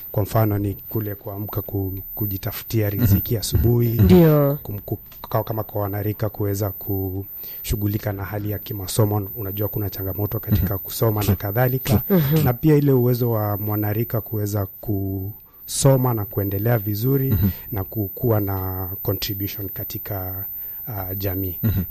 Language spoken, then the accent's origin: Swahili; Kilifi, Kilifi County, Kenya; Na natokea kule Kilifi.